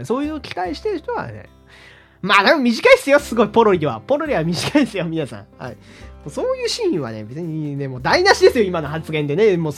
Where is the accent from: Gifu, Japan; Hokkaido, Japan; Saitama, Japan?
Hokkaido, Japan; 僕のね、出身地、北海道の右上の方をですね、思い出しましたね。